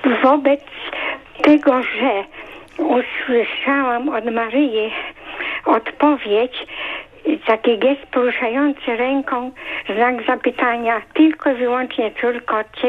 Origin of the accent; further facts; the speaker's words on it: Lubicz, Kuyavian-Pomeranian Voivodeship, Poland; ja jestem z Lubicza.